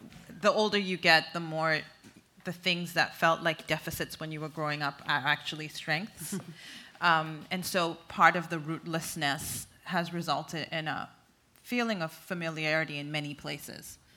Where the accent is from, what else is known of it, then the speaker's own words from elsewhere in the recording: Kenya; also born or lived in South Africa; as a South African, you know, exile kid growing up in Kenya